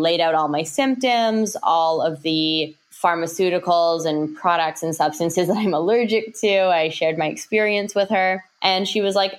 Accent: Toronto, Ontario, Canada; Yeah. So I'm Canadian. I grew up in Toronto.

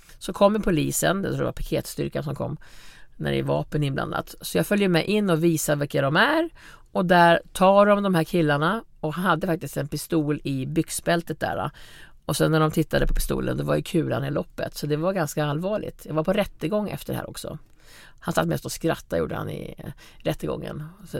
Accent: Norrland, Sweden; Jag kommer också från Norrland liksom.

